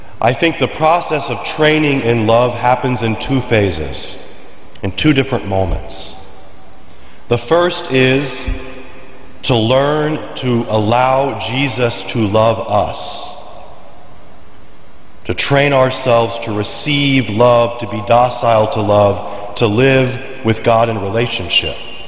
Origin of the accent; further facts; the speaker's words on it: Perryville, Missouri, United States; I grew up in Perryville, Missouri.